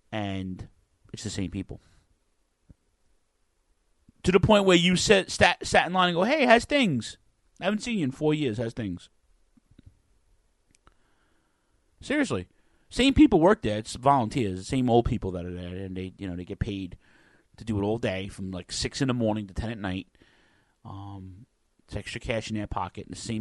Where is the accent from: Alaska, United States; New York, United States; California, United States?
New York, United States; Queens; now in Staten Island, United States; I lived in Queens, I grew up in Queens and the Brooklyn border, I lived in Brooklyn, and now I live on Staten Island, okay?